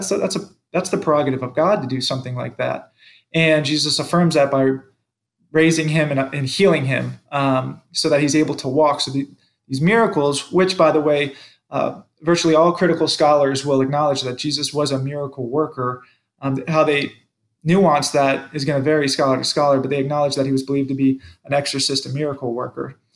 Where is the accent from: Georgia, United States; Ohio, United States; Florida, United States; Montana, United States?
Florida, United States; when I was growing up in Florida, Buddhism and meditation, and those were big things with some of the martial arts that I was studying at those times.